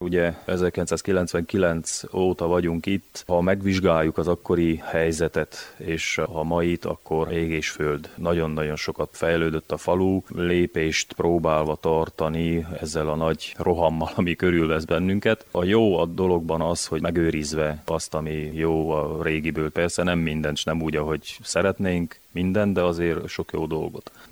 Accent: Fiatfalva, Harghita, Romania; a lévén, hogy én is falusi gyermek vagyok, mert Fiatfalván születtem.

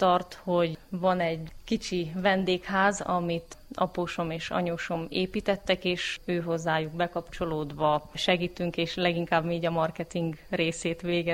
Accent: Csátalja, Bács-Kiskun, Hungary; Faluról származom, egészen konkrétan Baja környékéről, Csátaljáról. Ez egy kicsi falu

